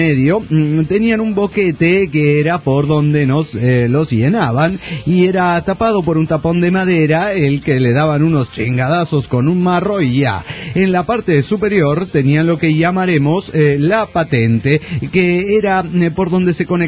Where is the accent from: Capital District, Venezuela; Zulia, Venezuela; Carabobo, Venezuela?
Zulia, Venezuela; Maracaibo; now in Colombia; En mi ciudad natal, Maracaibo, hay una librería